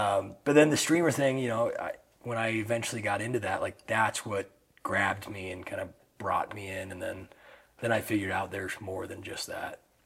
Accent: Washington, United States; I mean, I come from the Yakima River, but he does great trout spay stuff.

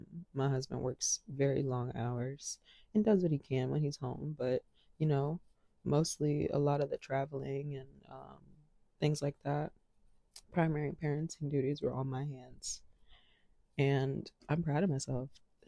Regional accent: Washington, District of Columbia, United States; Free DC, my hometown. That city.

